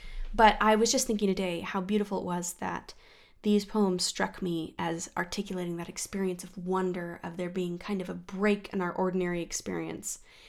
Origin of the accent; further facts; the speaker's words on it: Colorado, United States; You know, I come from Colorado where we got tons of snow.